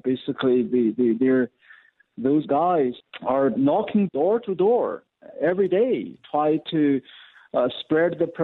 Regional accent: China; English is a second language; I was born and grew up under communist China and educated as atheist.

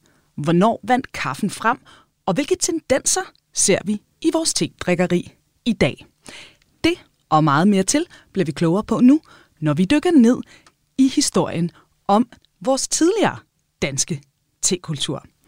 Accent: England, United Kingdom; Og jeg er opvokset i England, så jeg drikker sådan noget mørkt te.

